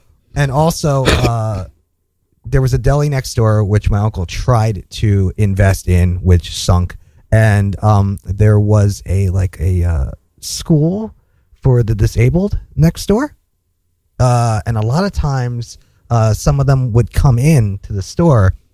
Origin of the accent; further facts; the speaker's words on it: Edison, New Jersey, United States; Yes, Edison. Yeah, I actually was born in Edison. All my folks were born in Newark, besides me.